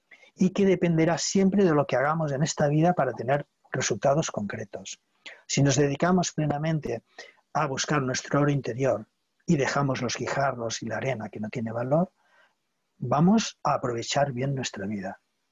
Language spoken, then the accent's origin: Spanish; Barcelona, Catalonia, Spain; está en catalán, soy de Barcelona, de Cataluña